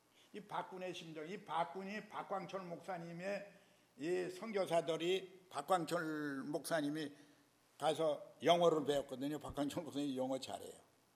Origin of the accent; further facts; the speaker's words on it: Pyongyang, North Korea; 난 평양 출신이라, 그죠?